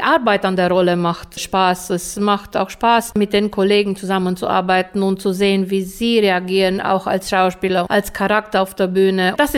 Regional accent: Reșița, Caraș-Severin County, Romania; Wie du weißt, stamme ich aus Reschica. Da hatte ich einige Bands.

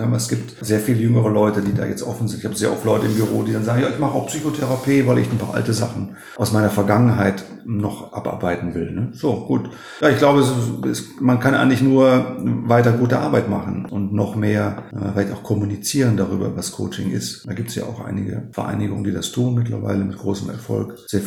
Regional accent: Germany; Deswegen sind wir Deutsche ja auch immer so engagiert, zusammenzuarbeiten, lasst uns das Thema friedlich lösen

